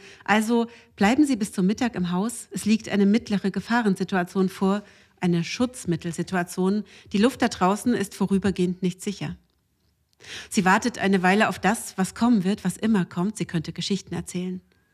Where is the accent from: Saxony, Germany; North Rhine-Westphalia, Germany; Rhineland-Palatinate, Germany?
Saxony, Germany; Plauen; also born or lived in Leipzig; ich komme ja aus Plauen